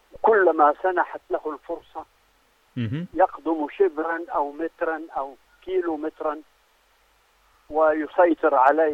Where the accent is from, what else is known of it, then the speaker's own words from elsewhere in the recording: Palestine; فلسطينيين